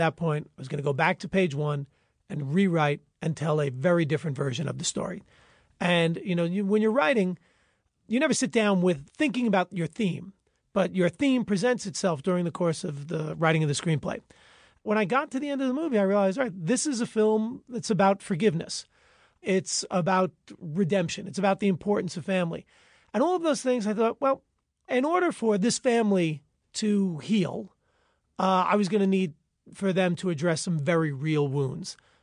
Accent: New York, United States; Ed is from Long Beach, Long Island, which is two towns over from my hometown.

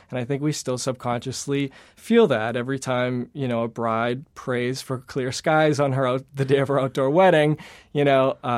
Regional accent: Massachusetts, United States; So I grew up on the South Shore. I moved away for a while and then moved back.

